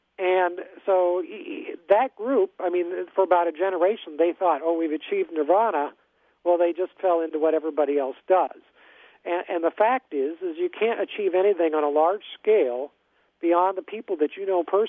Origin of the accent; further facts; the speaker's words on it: California, United States; I came from the Silicon Valley in California, and at the time I was growing up, there was a number of non-denominational churches.